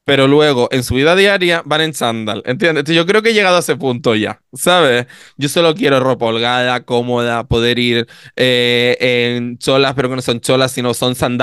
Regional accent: Canary Islands, Spain; pero en la cintura para abajo, como buena canaria, sabemos que podemos ir en chola, pantalones cortos

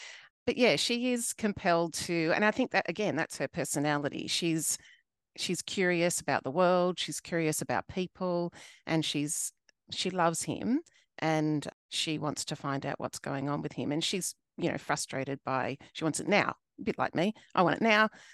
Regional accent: Sydney, New South Wales, Australia; I grew up in Southwest Sydney, which is very multicultural. And we had lots of different cultures.

